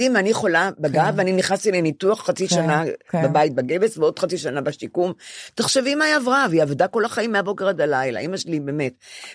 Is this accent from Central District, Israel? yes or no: no; Ramat Gan, Tel Aviv District, Israel; now in Tel Aviv, Israel; רחוב גורי יהודה ברמת גן, איפה שגדלתי.